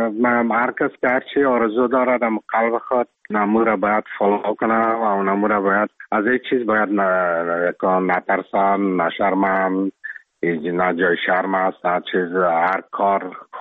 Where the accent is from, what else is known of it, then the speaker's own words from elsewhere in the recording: Afghanistan; now in Czech Republic; تمام یوروپ میفهمن که چیز ما افغان هستم.